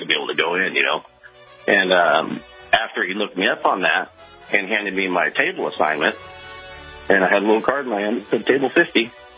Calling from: Washington, United States; I'm calling from Washington, brother.

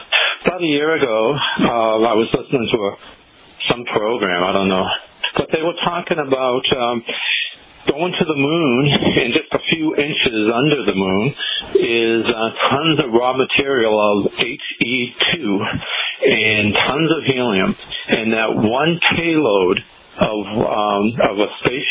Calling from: Rochester, New York, United States; I'm calling from Rochester, New York area. I'm listening out of WGVA.

